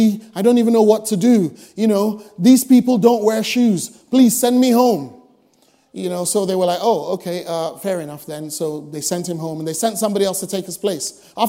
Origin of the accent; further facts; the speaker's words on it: Nigeria; Earlier on, I told you, I come from Africa, yay, Nigeria, yay, you know.